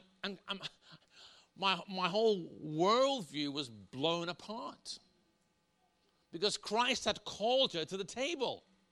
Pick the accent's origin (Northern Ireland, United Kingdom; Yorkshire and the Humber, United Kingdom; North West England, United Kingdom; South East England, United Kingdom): Northern Ireland, United Kingdom; I was brought up in Northern Ireland as a Protestant.